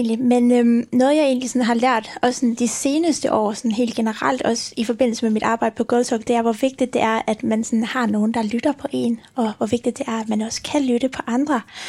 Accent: Aalborg, North Denmark Region, Denmark; Nu er jeg jo fra Aalborg

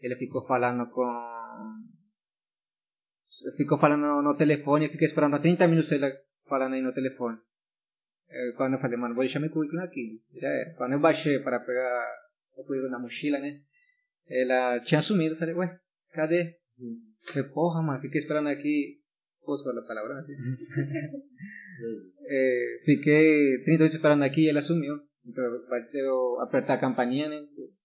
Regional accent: Lima, Peru; Portuguese is a second language; Agora tenho 25, né? Praticamente estou na cozinha já faz 8 anos. E todo o tempo eu trabalhei em Lima. Sou de Lima.

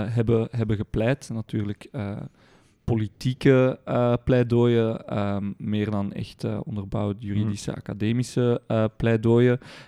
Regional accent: Etterbeek, Brussels, Belgium; Ik ben geboren en getogen in het mooie mondaine Etterbeek, inderdaad.

